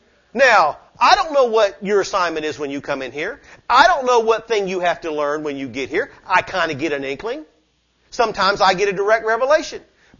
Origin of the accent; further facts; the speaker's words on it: Tennessee, United States; Come on, we're from Tennessee, right?